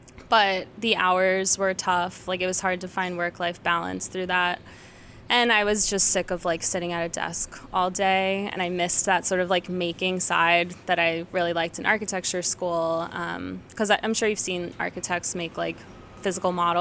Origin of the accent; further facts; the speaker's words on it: Pennsylvania, United States; because I grew up like outside of Philly my whole life. So I went to Clemson for my undergrad